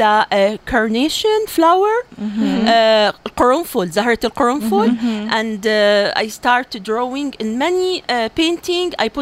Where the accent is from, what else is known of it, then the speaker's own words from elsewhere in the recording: Palestine; English is a second language; now in Canada; Yeah, I am Palestinian Canadian.